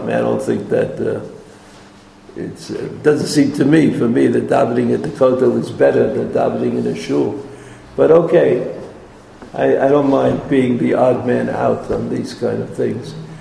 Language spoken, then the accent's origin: English; New York, United States; I didn't grow up in America, I grew up in New York.